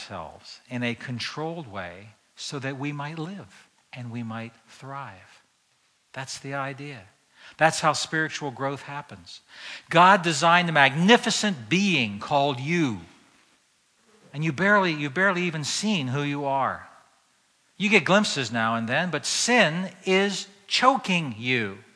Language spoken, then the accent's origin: English; Weems Creek, Maryland, United States; When I was growing up in Weems Creek, I saw big trees choked to death by powerful vines.